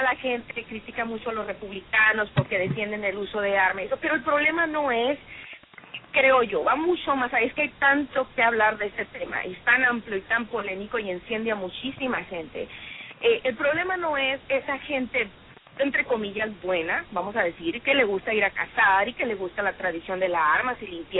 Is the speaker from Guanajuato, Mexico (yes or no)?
no; Sonora, Mexico; venimos de Sonora. Sabemos la tradición de irse a cazar, de tener un rifle.